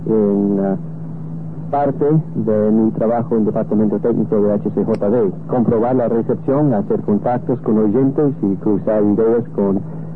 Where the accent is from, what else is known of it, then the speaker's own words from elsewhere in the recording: United States; Spanish is a second language; En Norteamérica estamos más o menos de por medio, yo soy norteamericano.